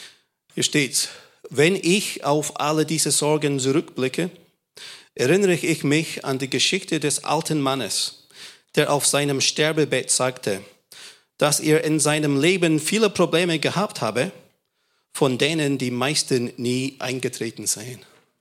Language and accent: German; Scotland, United Kingdom; German is a second language; Ich bin im Schottland aufgewachsen.